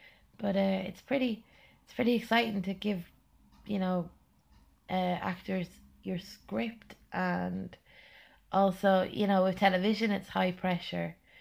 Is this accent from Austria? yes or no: no; Mullingar, Leinster, Ireland; And then Mullingar. Oh, Mullingar, my hometown.